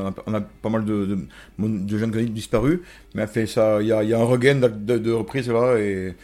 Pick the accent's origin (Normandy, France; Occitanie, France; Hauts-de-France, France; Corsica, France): Occitanie, France; Albi; Et moi, du Tarn, du sud-ouest, Albi.